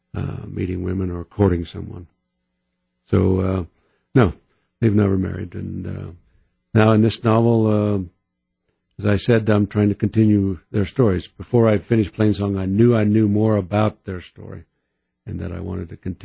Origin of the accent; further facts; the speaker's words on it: Cañon City, Colorado, United States; now in Salida, United States; I grew up out on the plains in eastern Colorado, then later went to high school in Canyon City, where Kathy, my wife, and I met one another